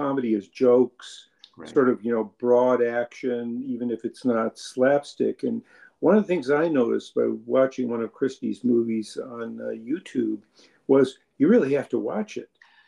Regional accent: Detroit, Michigan, United States; also born or lived in Toronto; I grew up in Detroit, right across from Windsor, Canada

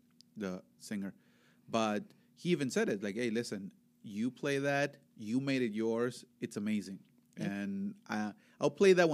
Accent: Veracruz, Mexico; in my home state, Veracruz, we actually play that.

